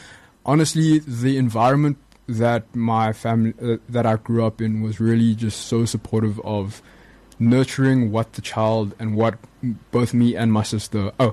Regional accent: Paarl, Western Cape, South Africa; But I was born in Paul, raised in Paul.

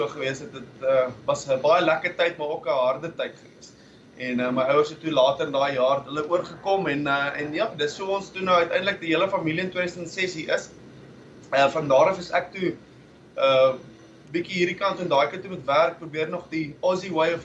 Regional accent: Bloemfontein, Free State, South Africa; now in Perth, Australia; ek is gebore, groot geword, Bloemfonteiner, ek sê tralie al die pad, Sentraal Hoërskool in Bloemfontein, en het lag gemaak in 2003

